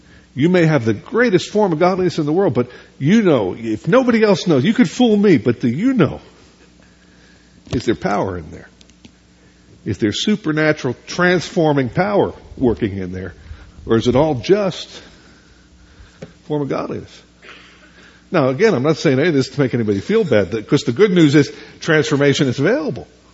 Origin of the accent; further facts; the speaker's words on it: East Coast, United States; Where I grew up on the East Coast, we used to go in the summer to where some of you used to go